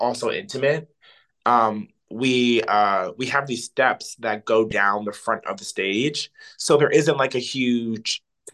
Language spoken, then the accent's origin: English; Silver Spring, Maryland, United States; Oh, well, I am from Silver Spring, Maryland.